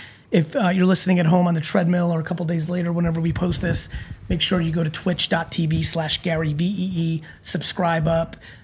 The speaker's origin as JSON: {"language": "English", "town": "Edison", "region": "New Jersey", "country": "United States", "tie": "born or raised there", "said": "Yeah. I grew up in Edison."}